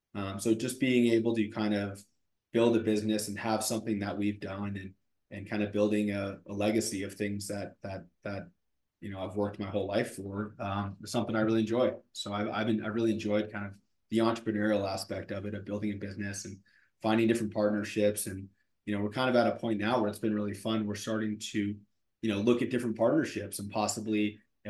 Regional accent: San Francisco, California, United States; I'm from San Francisco, she's from LA, we both went to school in LA, we thought we were going to move back to LA.

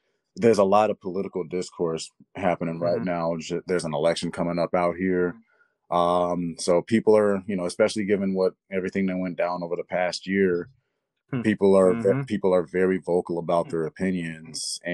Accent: Kankakee, Illinois, United States; I feel like the name suits because we're all from Kankakee.

